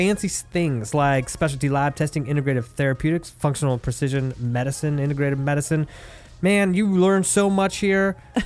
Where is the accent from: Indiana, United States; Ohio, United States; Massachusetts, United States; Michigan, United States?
Indiana, United States; I don't remember them ever growing up in Indiana. I don't think we get them in Indiana.